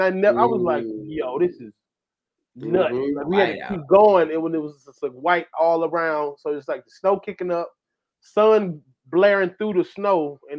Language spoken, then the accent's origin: English; Georgia, United States; I'm from Georgia. I seen some damn deer.